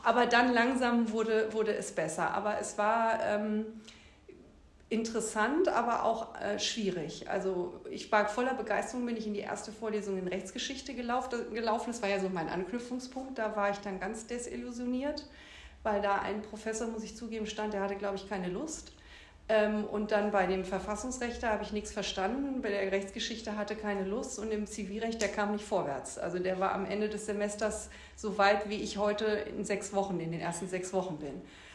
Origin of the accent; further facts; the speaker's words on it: Mainz, Rhineland-Palatinate, Germany; Ich bin in Mainz aufgewachsen